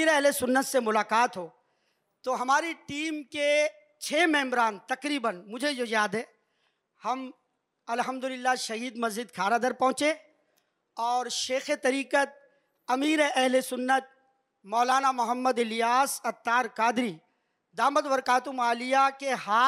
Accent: Hyderabad, Sindh, Pakistan; تعلق میرا شہر حیدرآباد سے ہے۔ تقریباً میری عمر 56 سال ہے،

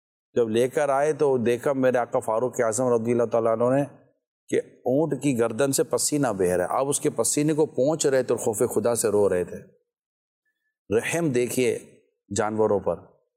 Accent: Karachi, Sindh, Pakistan; ہمارے کراچی کا ایک علاقہ ہے جوڑیا بازار، میرا بچپن وہیں گزرا ہے،

